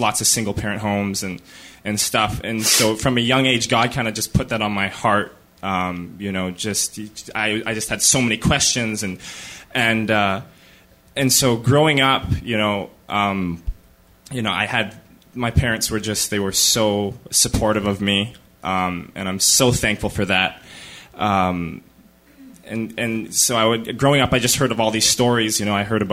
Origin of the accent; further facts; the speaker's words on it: Edmonton, Alberta, Canada; I'm from Edmonton, Alberta, Canada. I'm a Plains Cree from up there.